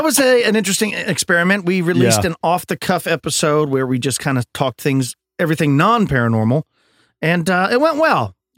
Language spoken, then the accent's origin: English; Texas, United States; Look, I'm from Texas. I'm a Texas Longhorns fan.